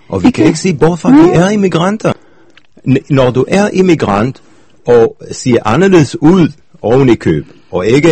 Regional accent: Israel; now in Denmark; israeler, der bor i Danmark. Jeg bor i Danmark

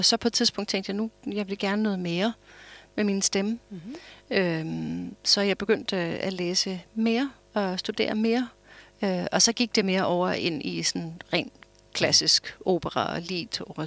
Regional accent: United States; Danish is a second language; also born or lived in Austria / Germany; now in Denmark; Men jeg er født og vokset op i USA.

